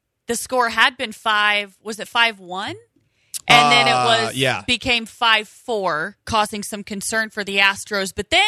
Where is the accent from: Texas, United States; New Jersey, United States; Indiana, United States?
Indiana, United States; I'm from Indiana and I don't, you know, actively root for